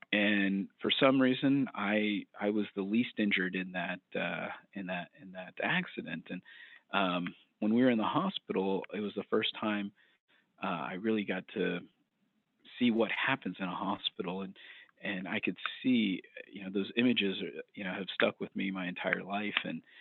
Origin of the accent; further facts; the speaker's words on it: Alabama, United States; also born or lived in Florida; I grew up in Alabama and Florida for most of my life and went to the University of Alabama at Birmingham